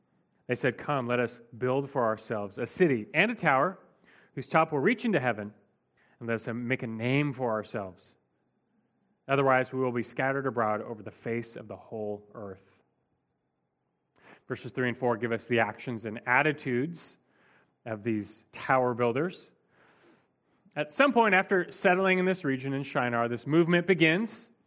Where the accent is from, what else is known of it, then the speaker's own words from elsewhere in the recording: Los Angeles, California, United States; I grew up in Los Angeles, which is known to be a sprawling city.